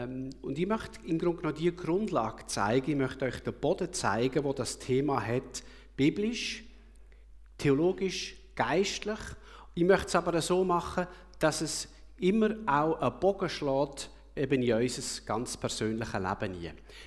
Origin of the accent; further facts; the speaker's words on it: Aargau, Switzerland; ich bin im Aargau aufgewachsen, am Halwilersee und in einem reinen, fast Männerhaushalt. Mutter natürlich nicht, aber ich hatte drei Brüder, eine Bauernfamilie.